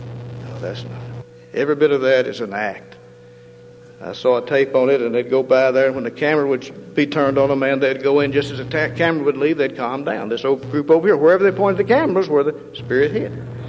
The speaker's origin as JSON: {"language": "English", "region": "Kentucky", "country": "United States", "tie": "born or raised there", "said": "Now, I grew up in Kentucky."}